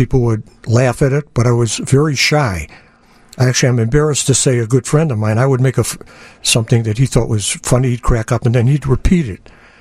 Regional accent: Chicago, Illinois, United States; I'm from Chicago.

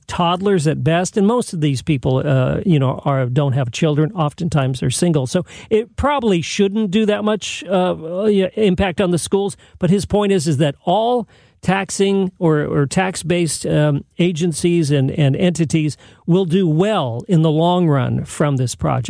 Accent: San Jose, California, United States; I grew up in San Jose, the suburban part of the Bay Area.

